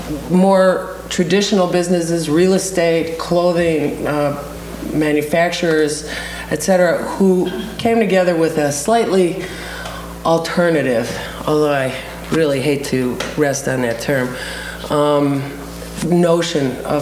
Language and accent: English; Chicago, Illinois, United States; I come from Chicago. It is a very multicultural place, and multiracial as well.